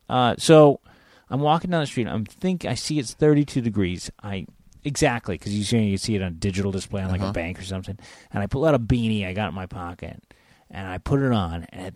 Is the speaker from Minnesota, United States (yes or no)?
no; San Francisco, California, United States; I grew up in San Francisco, like I said, moved down here.